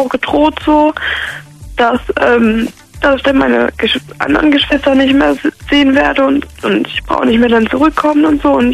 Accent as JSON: {"language": "German", "town": "Ramstein", "region": "Rhineland-Palatinate", "country": "Germany", "said": "Ich bin 15 und komme aus Ramstein."}